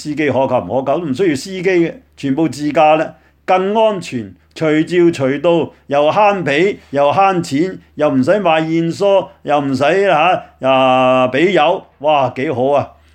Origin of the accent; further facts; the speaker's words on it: Guangdong, China; 我想起我们广东人有一句说话叫做倾偈，